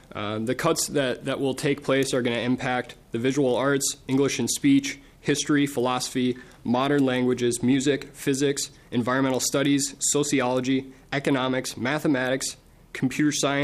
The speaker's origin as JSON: {"language": "English", "town": "Montevideo", "region": "Minnesota", "country": "United States", "tie": "born or raised there", "said": "I grew up in Montevideo, Minnesota. It's a small agricultural community in the southwest part of the state."}